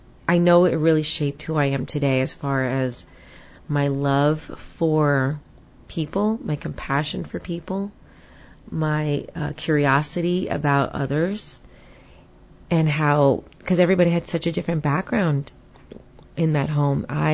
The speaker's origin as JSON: {"language": "English", "town": "Queens", "region": "New York", "country": "United States", "accent": "New York", "said": "I'm from New York. I still say coffee and door and forget about it. Like, I really say that. Get out of here is a big line for me too. So I still have the accent. Can't get rid of it. So way back when, I come from Queens in New York."}